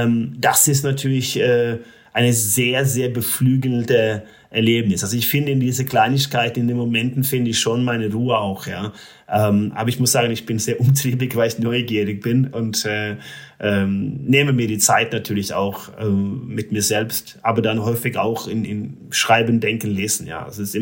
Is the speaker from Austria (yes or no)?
no; Røros, Trøndelag, Norway; Ich war vorletzte Woche in meiner Heimat in Rörus und da haben wir ganz viel Schnee